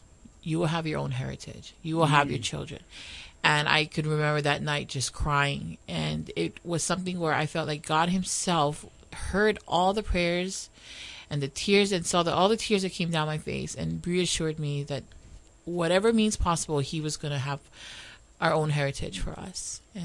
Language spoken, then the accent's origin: English; Pearl City, Hawaii, United States; I grew up in Palisades in Pearl City.